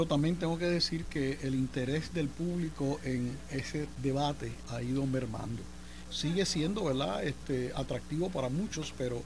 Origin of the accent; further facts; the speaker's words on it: Carolina, Puerto Rico; Anda, yo soy de Carolina.